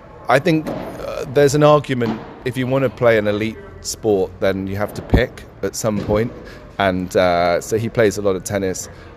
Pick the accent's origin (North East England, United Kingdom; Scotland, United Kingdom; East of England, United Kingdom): East of England, United Kingdom; I grew up just outside London, just by Stansted Airport, if anyone's flown in that way. It's about 30 miles from here.